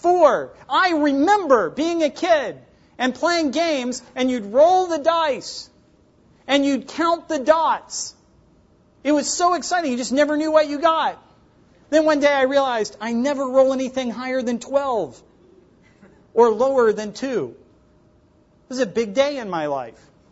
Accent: West Virginia, United States; The difference between growing up in West Virginia in the 70s and you is that we were given popsicle sticks and you were given manipulatives.

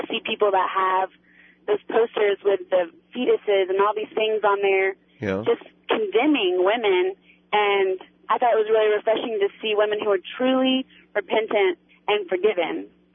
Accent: Texas, United States; I'm from Texas, actually, and I went to the church there

